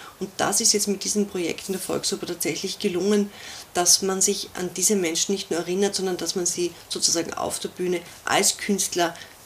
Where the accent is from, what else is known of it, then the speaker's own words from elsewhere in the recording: Vienna, Austria; born there; also born or lived in Sweden; Ja, wir sind tatsächlich in Wien geboren. Meine Mutter ist dann mit mir 2 Jahre lang so nach Schweden gegangen